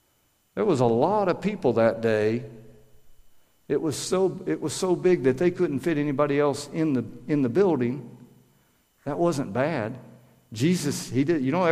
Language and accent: English; Georgia, United States; because I'm not from Western PA. I'm from Georgia.